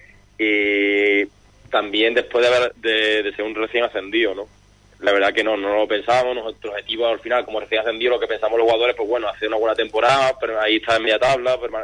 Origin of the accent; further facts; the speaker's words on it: Ayamonte, Andalusia, Spain; aquí en el equipo de mi pueblo, con nuestra gente, pues poder conseguir, y más después de todo el tiempo que lleva el Ayamonte sin estar en su categoría